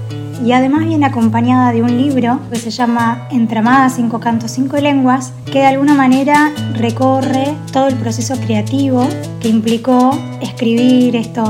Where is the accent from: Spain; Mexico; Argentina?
Argentina; Buenos Aires; soy de Buenos Aires y vengo trabajando con población originaria, haciendo trabajos de campo, siempre desde lo musical